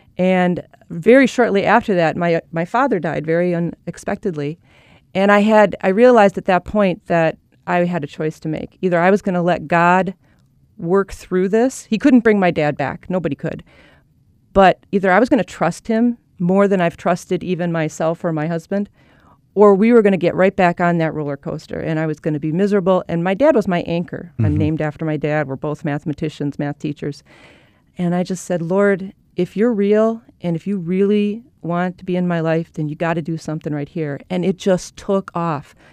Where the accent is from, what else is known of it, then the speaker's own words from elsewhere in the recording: Milwaukee, Wisconsin, United States; Well, I was born and raised in Milwaukee. You can probably tell from my accent.